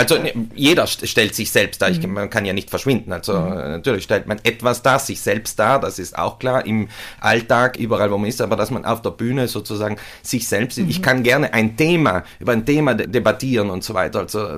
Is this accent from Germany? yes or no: no; South Tyrol, Italy; war ja das höchste der Gefühle, weil es bei uns in Südtirol keins Bananen, gegeben